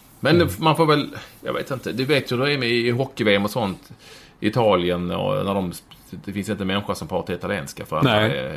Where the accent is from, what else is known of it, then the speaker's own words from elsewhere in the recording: Malmö, Skåne, Sweden; jag växte upp på Lindängen eller Vårsången i Malmö i och för sig med väldigt mycket arbetskraftsinvandrare från alltså det som var forna Jugoslavien.